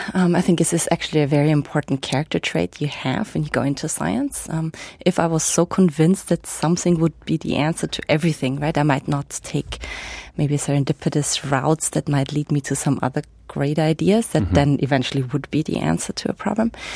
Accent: Austria; So I grew up in Austria

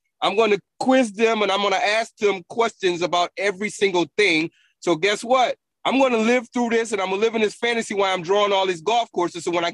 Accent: Buffalo, New York, United States; moved away as an adult; now in Augusta, United States; I live in Augusta right now. I'm from Buffalo, and I live in Augusta.

